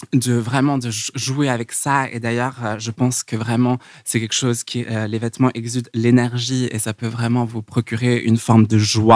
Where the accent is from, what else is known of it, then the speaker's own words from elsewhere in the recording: Los Angeles, California, United States; now in New York, United States; Donc, j'ai grandi à Los Angeles. Ensuite, j'ai été près de San Francisco où j'ai étudié à l'Université de Berkeley. Et puis ensuite, j'ai déménagé à New York.